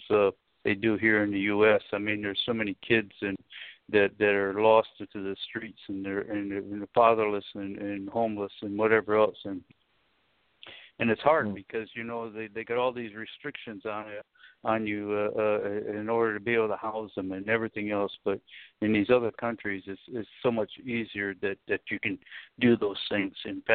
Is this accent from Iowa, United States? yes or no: no; Pontiac, Michigan, United States; I was born and raised there in Pontiac.